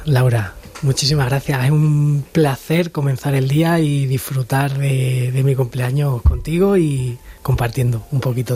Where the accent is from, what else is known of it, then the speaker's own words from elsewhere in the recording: Plasencia, Extremadura, Spain; born there; now in Badajoz, Spain; yo nací en Plasencia. Luego también es cierto que ahora estoy viviendo en Badajoz. Mis orígenes también están muy conectados con Badajoz por mi familia materna.